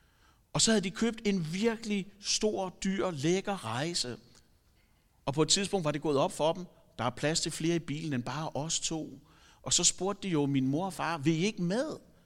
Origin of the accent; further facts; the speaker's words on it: Zealand, Denmark; jeg kommer fra Falster oprindeligt.